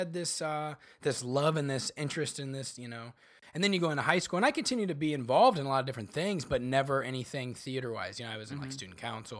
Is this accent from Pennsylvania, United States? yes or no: no; Bartonville, Illinois, United States; I'm from the Midwest, right? Mm-hmm. I grew up a few hours south of Chicago in a little town called Bartonville, Illinois.